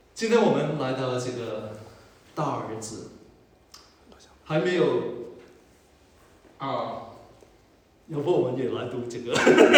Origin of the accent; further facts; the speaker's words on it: China; 他没有好像我们中国人抓得很紧啊，不放手